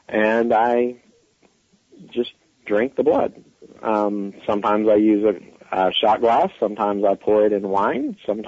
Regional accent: Kokomo, Indiana, United States; I'm originally from Kokomo, Indiana.

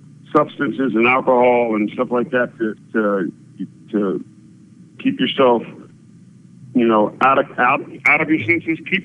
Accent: Louisiana, United States; And I grew up in South Louisiana, and I've seen some crazy things in my life

